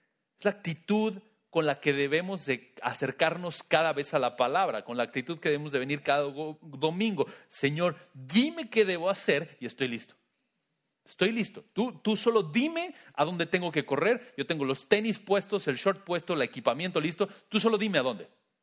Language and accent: Spanish; Mexico; yo pensé, pues, yo también soy mexicano, ¿no?